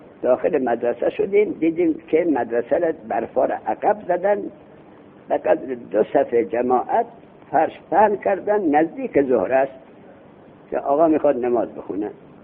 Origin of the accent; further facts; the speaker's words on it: Khorasan, Iran; گفتم من خراسان.